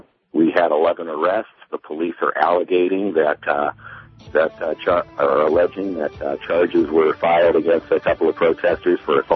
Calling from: Riverside, California, United States; I'm calling from Occupy Riverside here in Riverside, California.

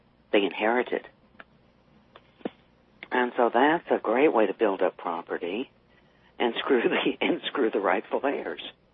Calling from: Phoenix, Arizona, United States; also born or lived in San Antonio; Yeah, I know here in Phoenix, I am, incidentally, gang, I am calling from Arizona.

